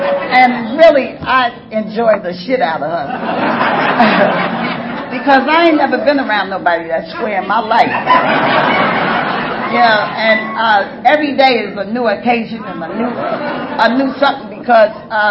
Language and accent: English; New York City, New York, United States; I didn't come from that. I came from Harlem, and we have rooms, kitchenettes, you know, apartments.